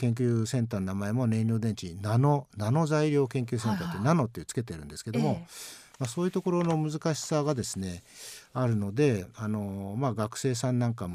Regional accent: Kanagawa, Japan; now in Yamanashi, Japan; いや、すいません、私は神奈川なんですけれども

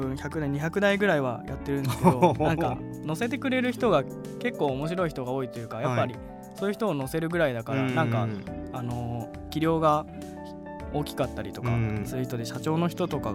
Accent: Yamanashi, Japan; 自分はずっとあの山梨で生まれ育って大学まで山梨だったので、

